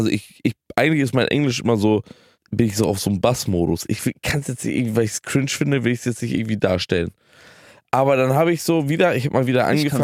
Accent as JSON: {"language": "German", "country": "Germany", "said": "Ich kann dir einfach sagen, dass ich aus Deutschland komme."}